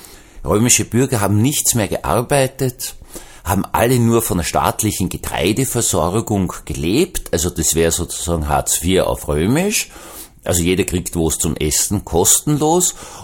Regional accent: Austria; Jetzt darf ich als Österreicher sagen

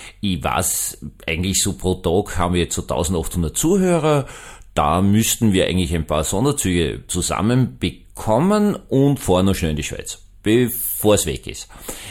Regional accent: Austria; Ich als Österreicher bin schockiert.

